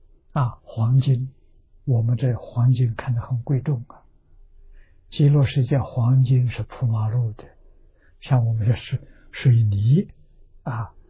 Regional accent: China; 阿惟越智是梵语，我们中国人叫法身大士。

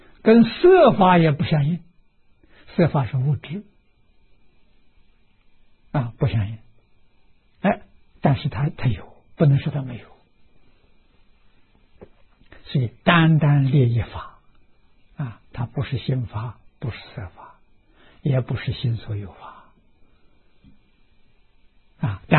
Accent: China; 破是什么？我们中国人叫魂魄啊，一般人叫什么灵魂，佛法的名词叫神识啊

